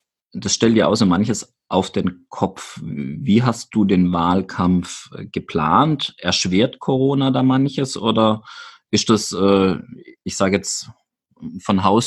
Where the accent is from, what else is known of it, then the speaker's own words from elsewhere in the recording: Baden-Württemberg, Germany; Freiburg ist dann auch ein gutes Stichwort, also unweit ja auch meiner Heimatgemeinde.